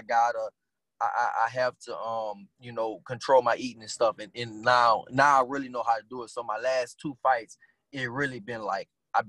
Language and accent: English; New Orleans, Louisiana, United States; I didn't have that growing up in New Orleans.